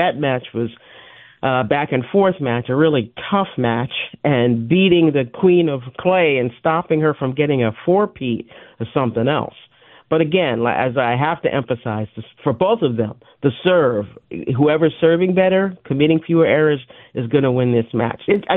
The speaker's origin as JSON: {"language": "English", "town": "Long Island", "region": "New York", "country": "United States", "tie": "born or raised there", "said": "I grew up on Long Island."}